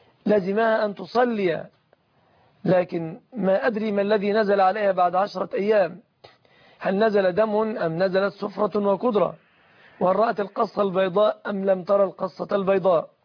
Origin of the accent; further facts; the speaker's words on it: Egypt; بلادنا مصر